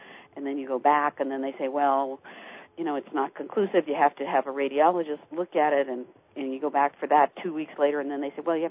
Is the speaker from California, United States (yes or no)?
yes; Los Angeles, California, United States; I'm originally from Los Angeles, and I was in the entertainment industry there.